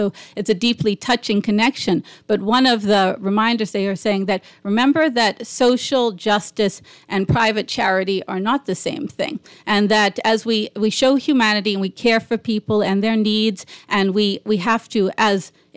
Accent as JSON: {"language": "English", "country": "Bahamas", "tie": "born or raised there", "said": "As a Bahamian born and raised in the Bahamas"}